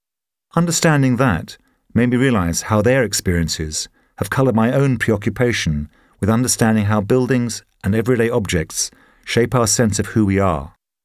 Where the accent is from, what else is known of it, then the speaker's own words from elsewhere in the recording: London, United Kingdom; mine is the product of growing up in London in the 50s and 60s with parents who didn't speak English as a first language.